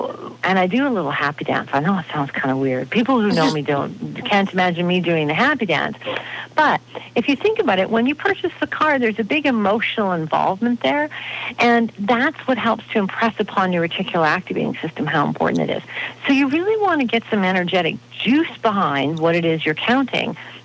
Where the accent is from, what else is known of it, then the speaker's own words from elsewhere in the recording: Canada; I'm from Canada, you can tell.